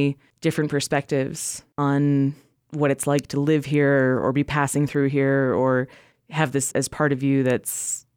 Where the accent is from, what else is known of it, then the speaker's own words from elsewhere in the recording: Wyoming, United States; I'm biracial, so my mom's from India, my dad's from Ireland. And so, you know, growing up in Wyoming, I didn't look like anyone else.